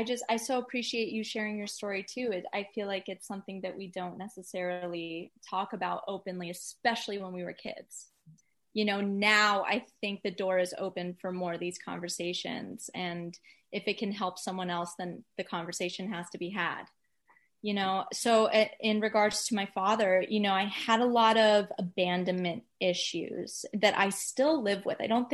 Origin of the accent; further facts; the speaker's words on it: Atlanta, Georgia, United States; also born or lived in Florida / New York; now in Los Angeles, United States; I'm from Atlanta, Georgia.